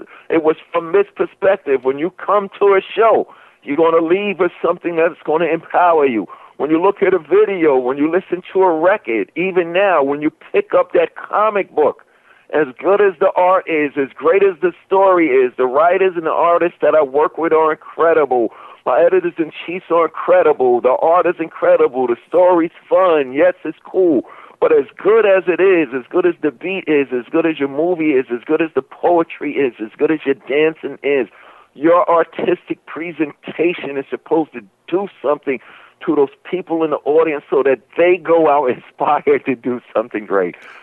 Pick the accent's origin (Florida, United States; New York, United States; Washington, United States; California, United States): New York, United States; Queens; while I was growing up in Hollis, Queens.